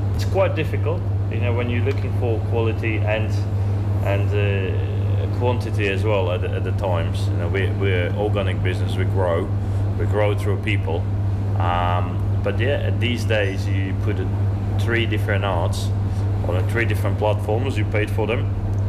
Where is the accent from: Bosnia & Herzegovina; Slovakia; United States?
Slovakia; now in United Kingdom; My feeling as a foreigner, and I'm a foreigner from Slovakia, is that a catering in England is very undervalued industry.